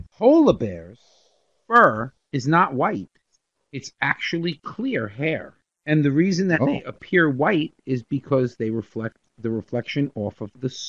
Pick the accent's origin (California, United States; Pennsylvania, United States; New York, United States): New York, United States; we grew up in New York.